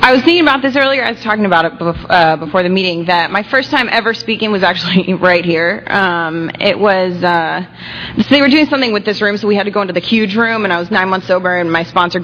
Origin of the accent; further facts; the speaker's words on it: New York, United States; I grew up in New York, and I hear people say this a lot, that they just felt really weird growing up.